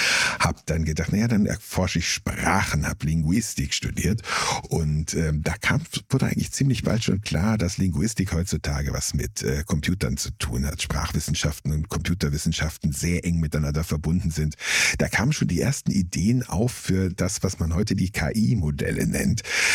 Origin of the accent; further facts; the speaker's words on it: Bavaria, Germany; also born or lived in Norway; Also tatsächlich habe ich also die große Teile meiner Kindheit im Berchtesgadener Land verbracht.